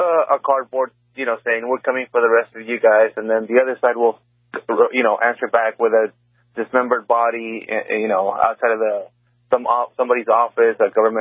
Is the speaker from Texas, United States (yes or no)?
yes; Brownsville, Texas, United States; I grew up in Brownsville. At the time, you know, being a high school student, I could go into Mexico, have dinner, meet girls.